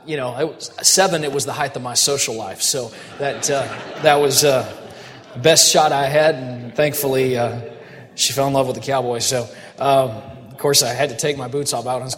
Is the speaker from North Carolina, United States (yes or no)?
no; Texas, United States; And I'm from Texas originally, and we were at her church in Colorado.